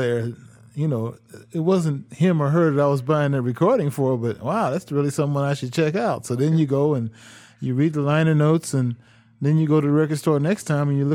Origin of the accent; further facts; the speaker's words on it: Cleveland, Ohio, United States; I grew up in Cleveland, Ohio.